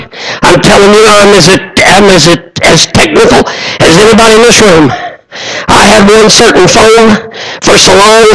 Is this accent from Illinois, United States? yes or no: yes; Illinois, United States; When I grew up in Southern Illinois, I grew up with one motive in my mind.